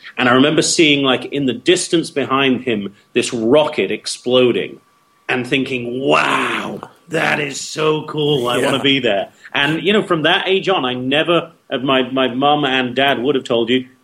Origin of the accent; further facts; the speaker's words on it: Weston-super-Mare, South West England, United Kingdom; also born or lived in Devon; I was born in Devon, which is down in the southwest of England, and then moved to a town, seaside resort called Weston-super-Mare in Somerset, which is, again, still the southwest. Was there from 9 to 18, really.